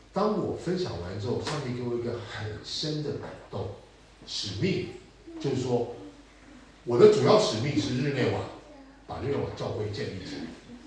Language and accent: Chinese; Taiwan; Chinese is a second language; 我台湾人也不一样。 OK， 我们刚认识的时候讲英文，因为他不会讲普通话，我不会讲普通话